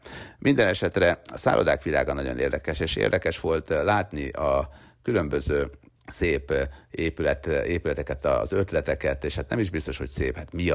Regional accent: Hungary; hittek is, meg nem is, hogy én tényleg ilyen országból származom

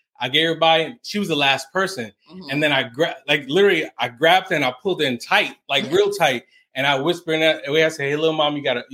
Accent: New York, United States; I'm originally from New York.

